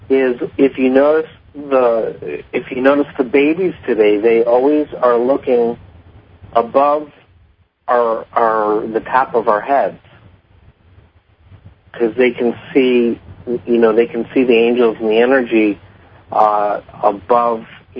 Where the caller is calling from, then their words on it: Chicago, Illinois, United States; I'm calling from Chicago.